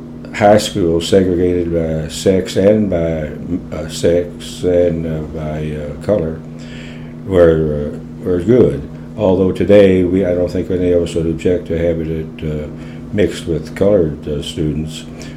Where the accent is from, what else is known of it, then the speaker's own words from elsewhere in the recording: Louisville, Kentucky, United States; I was born in Louisville, Kentucky, and of course you got that in 1924 at Baptist Hospital at the time, and lived in the west end of Louisville, down by near the Shawnee Park area, which was a real nice section of Louisville at that time.